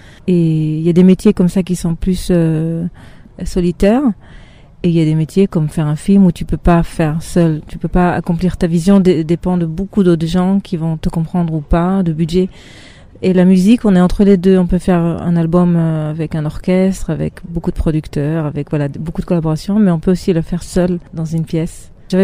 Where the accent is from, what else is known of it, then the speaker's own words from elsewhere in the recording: Israel; first language Hebrew; French is a second language; moved away; L'hébreu, c'était mon langage, on va dire, de tous les jours, parce que j'ai grandi en Israël.